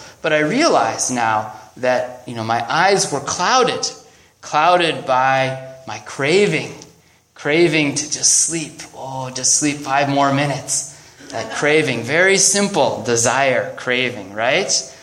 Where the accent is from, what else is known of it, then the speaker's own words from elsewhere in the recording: Minnesota, United States; now in California, United States; Many of you may know that I grew up in Minnesota, right?